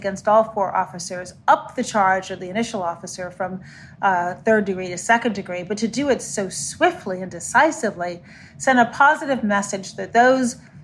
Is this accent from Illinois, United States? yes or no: yes; Chicago, Illinois, United States; the mayors from San Francisco, Minneapolis, Chicago, my hometown, D.C., Atlanta, and New York, and Los Angeles.